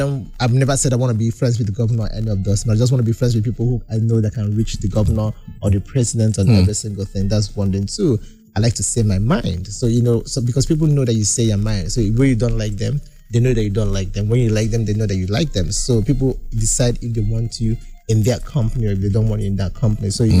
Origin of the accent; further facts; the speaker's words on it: Aba, Abia, Nigeria; I keep saying this about where I come from. I grew up in Aba